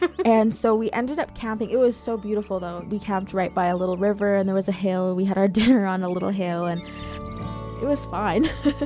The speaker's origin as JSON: {"language": "English", "region": "Alberta", "country": "Canada", "said": "I am from the Kainai Nation and the Piikani Nation. I'm 16 and I'm currently just a student in high school."}